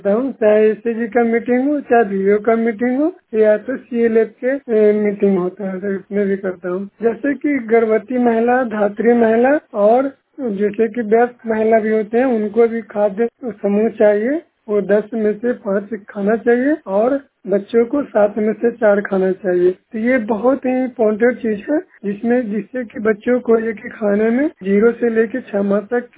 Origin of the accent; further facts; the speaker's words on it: Bihar, India; Tharthari block Nalanda जिला का निवासी हूँ।